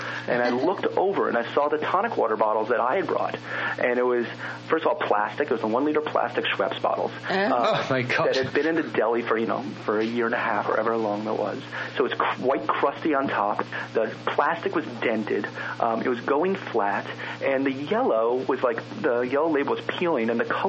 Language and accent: English; New York City, New York, United States; I'm from New York City, and as are a bunch of my friends.